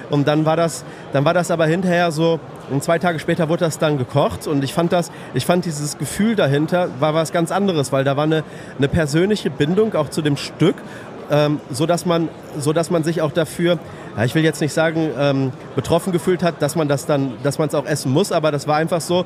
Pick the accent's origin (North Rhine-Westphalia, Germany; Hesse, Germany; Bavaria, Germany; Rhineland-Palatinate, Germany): North Rhine-Westphalia, Germany; Ich komme zufällig hier aus der Nähe, also ich bin 5 Kilometer neben aus Witten.